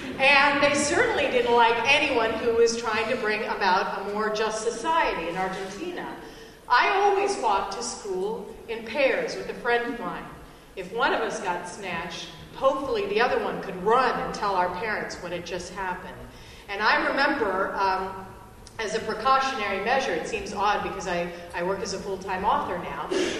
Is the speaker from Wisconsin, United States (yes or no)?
no; Kansas, United States; As a child, I grew up mostly in Kansas.